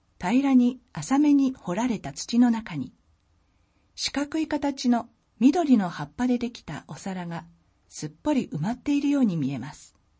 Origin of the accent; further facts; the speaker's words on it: New Zealand; Japanese is a second language; now in Japan; 今回も私の出身国であるニュージーランドの文化を紹介したいと思います。